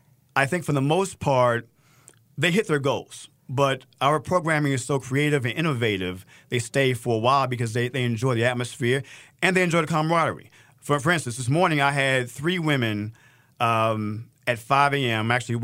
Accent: Brooklyn, New York, United States; Now, I'm from Brooklyn, New York. Okay, I love Brooklyn.

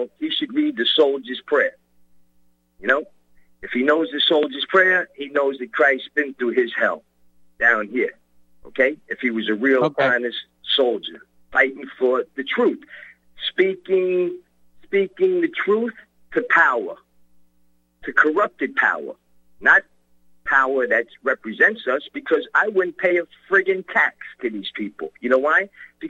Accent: United States; I'm an American patriot that doesn't like what my country turned into.

